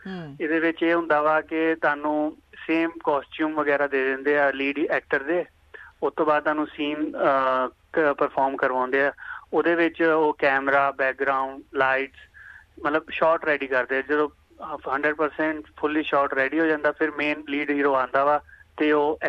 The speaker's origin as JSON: {"language": "Punjabi", "region": "Chhattisgarh", "country": "India", "also_born_or_lived": "Amritsar", "moved": "as an adult", "lives_now": "Australia", "said": "India 'ਚ ਜੀ ਮੈਂ ਛੱਤੀਸਗੜ੍ਹ ਤੋਂ ਬਿਲੋਂਗ ਕਰਦਾ ਵਾਂ ਤੇ ਬਾਕੀ ਮੇਰੀ ਸਟੱਡੀ ਗ੍ਰੈਜੂਏਸ਼ਨ ਅੰਮ੍ਰਿਤਸਰ ਤੋਂ ਹੋਈ ਆ।"}